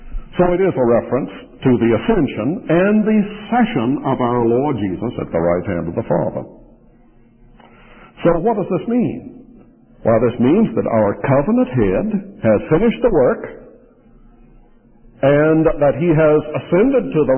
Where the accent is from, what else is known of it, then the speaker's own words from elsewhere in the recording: the South, United States; But I'm a Southerner.